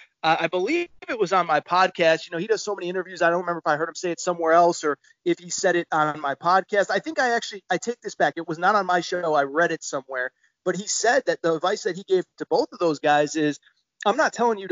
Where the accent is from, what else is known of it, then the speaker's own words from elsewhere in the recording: Connecticut, United States; So I grew up in Connecticut, as I referenced. I went to UConn, and Jim Calhoun is a guy I've gotten to know through the years.